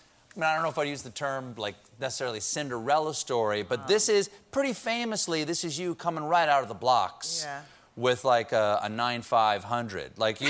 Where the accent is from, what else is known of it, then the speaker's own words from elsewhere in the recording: Ireland; It's a great, Irish. It's an old Irish expression. I'm Irish.